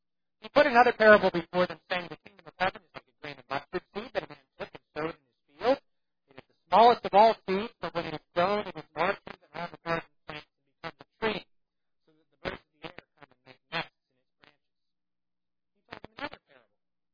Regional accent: the South, United States; We're from the South, so we like collard greens.

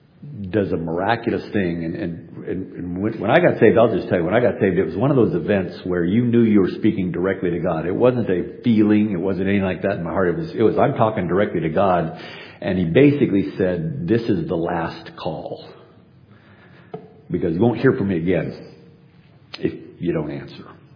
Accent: Arizona, United States; born there; But I was born in Arizona, so I was the one kind of foreigner in my family.

